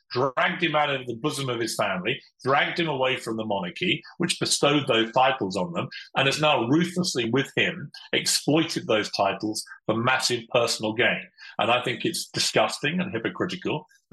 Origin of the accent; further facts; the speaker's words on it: South East England, United Kingdom; I come from Sussex, which is a county in the south of England.